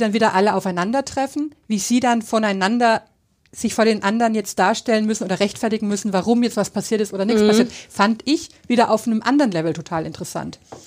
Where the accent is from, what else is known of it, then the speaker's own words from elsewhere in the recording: Chicago, Illinois, United States; Ich komme aus Chicago.